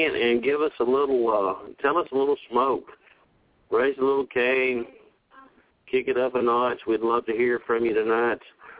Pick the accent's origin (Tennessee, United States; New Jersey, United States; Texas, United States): Tennessee, United States; I'm from Tennessee. I'm southern, and I like a good old hickory coal, hickory smoke.